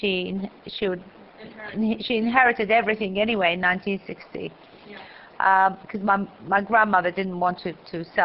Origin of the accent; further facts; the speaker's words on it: Iraq; moved away; I was brought up in Iraq as an Iraqi, but deep down, we always knew we'd end up in Israel.